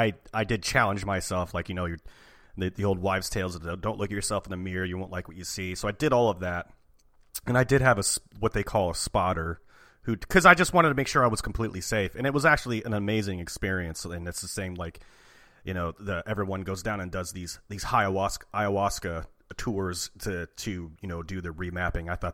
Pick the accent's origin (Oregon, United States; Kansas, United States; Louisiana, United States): Oregon, United States; Portland; I am from Portland, but you know, my parents are going to be super proud of hearing this later.